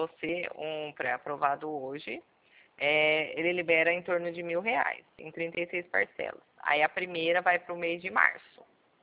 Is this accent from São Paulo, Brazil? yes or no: yes; São Paulo, Brazil; Eu sou daqui do interior de São Paulo.